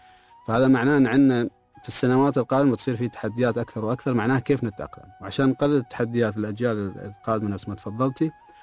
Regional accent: United Arab Emirates

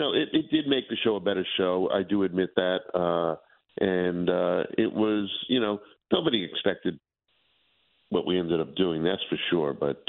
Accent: New York, United States; I grew up in Westchester County, so we said, you know, let's look at New York.

